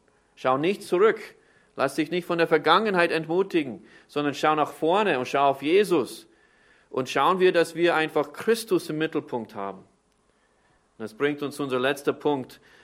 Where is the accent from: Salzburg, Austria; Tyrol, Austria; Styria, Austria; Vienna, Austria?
Vienna, Austria; born there; German is a second language; Also ich bin in Wien zwar geboren, aber ich bin jetzt vom Staatsbürgerschaft kein Österreicher.